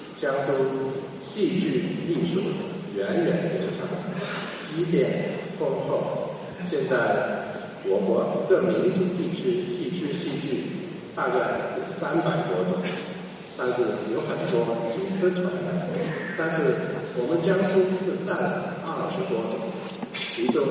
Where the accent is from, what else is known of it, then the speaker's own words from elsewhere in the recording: Hong Kong; 我生在香港，长在香港，但是我心系家乡。